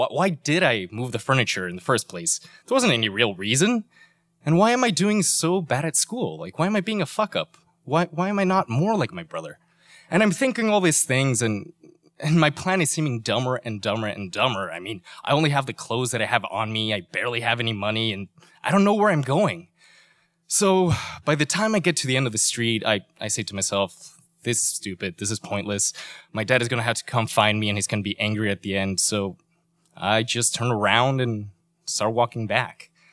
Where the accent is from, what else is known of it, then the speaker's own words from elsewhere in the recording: Michoacán, Mexico; I'm 13 years old, and I'm running away from home for the first time. I'm walking down one of the main streets of my hometown in Michoacán, Mexico